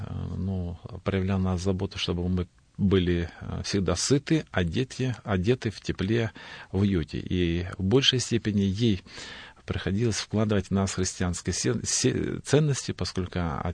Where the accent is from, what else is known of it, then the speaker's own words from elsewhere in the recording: Nazemtsevo, Stavropol Krai, Russia; born there; Я родился в поселке Наземцево, Ставропольский край, на Северном Кавказе, в центре Кавказских минеральных вод. У наших родителей большая семья, я родился пятым ребенком